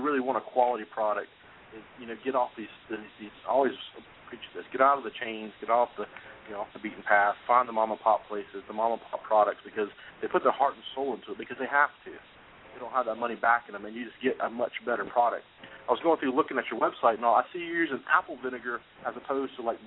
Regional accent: Charleston, South Carolina, United States; So growing up in Charleston, I was like you, around the mustard at Bessinger's all the time

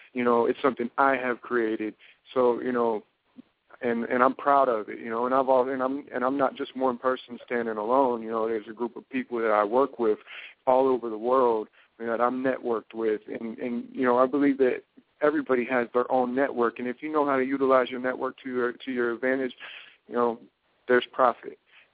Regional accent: Tampa, Florida, United States; I'm from Tampa, Florida, originally. Lived all over the world.

